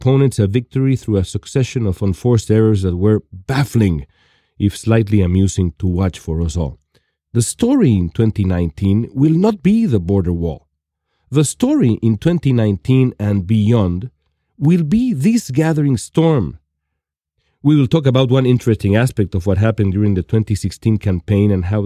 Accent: Los Angeles, California, United States; from Los Angeles, California.

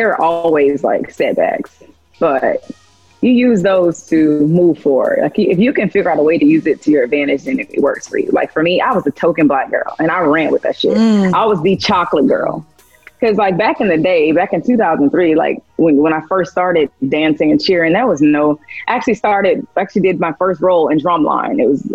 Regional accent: Atlanta, Georgia, United States; I'm from here in Atlanta.

